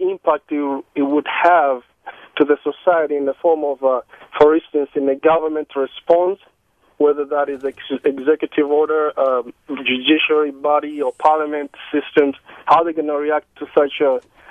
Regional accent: Tanzania; In Swahili, I'm from Tanzania, so it caught me by surprise.

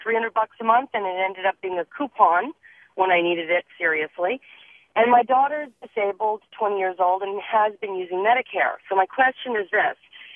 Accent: Massachusetts, United States; moved away as an adult; I am from Massachusetts, moved here 8 years ago

